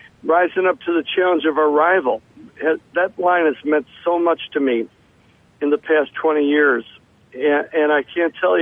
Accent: Berwyn, Illinois, United States; You know, I'm from Berwyn, Illinois, you know, small town.

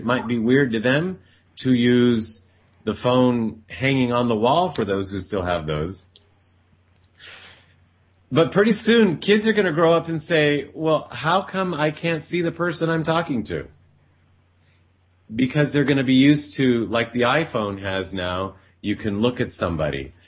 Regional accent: United States; I was born and raised here in America and not in Italy where they were.

